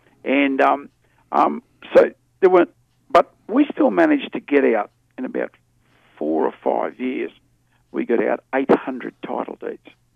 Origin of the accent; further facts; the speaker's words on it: Cloncurry, Queensland, Australia; my hometown of Cloncurry is near enough to 50% blackfellow. I don't know, we're a bit of everything at Cloncurry. Call ourselves the Curry Mob.